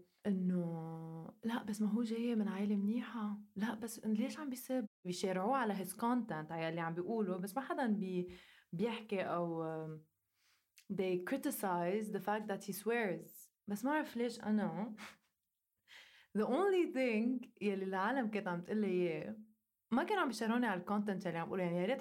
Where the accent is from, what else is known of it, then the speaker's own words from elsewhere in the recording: Lebanon; اللي ما بيعرف انه انا لبنانية وعايشة بلبنان